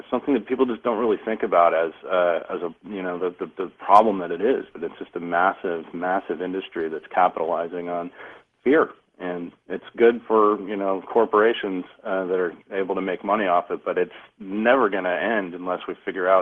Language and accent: English; Washington, District of Columbia, United States; I mean, for example, I grew up in Washington, D.C., and I used to go to Dulles Airport as a kid